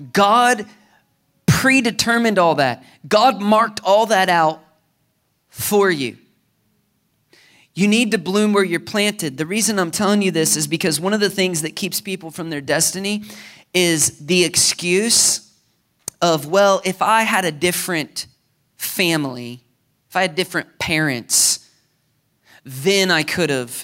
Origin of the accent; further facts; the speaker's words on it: United States; I grew up in small town America. You know, I grew up in Brown County.